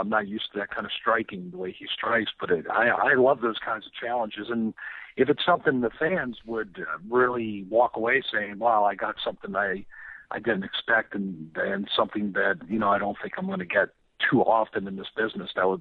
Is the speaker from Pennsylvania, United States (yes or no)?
yes; Philadelphia, Pennsylvania, United States; I'm from Philly. I'm definitely I'm a Philly fan for life, but I'm more of an Eagles fan than a Phillies fan.